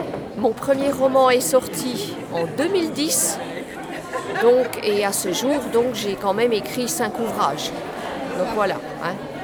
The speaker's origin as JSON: {"language": "French", "town": "Saint-Maurice-Colombier", "region": "Bourgogne-Franche-Comté", "country": "France", "said": "Donc, je suis de Saint-Maurice-Colombier, tout à côté de l'Île-sur-le-Doubs."}